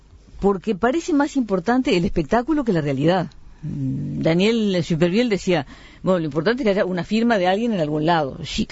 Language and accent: Spanish; Uruguay; la izquierda tal como los uruguayos la entendemos.